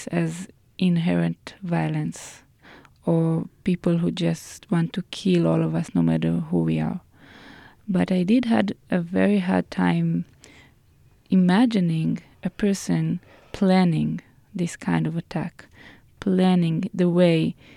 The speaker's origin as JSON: {"language": "English", "town": "Haifa", "region": "Haifa District", "country": "Israel", "tie": "born or raised there", "second_language": "English", "said": "When I was in the 10th grade, it was year 2000, 2001, a suicide bomber went on a bus in Haifa, my hometown."}